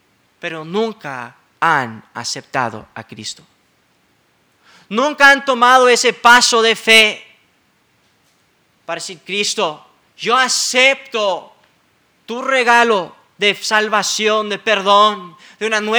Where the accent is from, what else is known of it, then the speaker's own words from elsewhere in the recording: California, United States; En la ciudad donde yo crecí, en California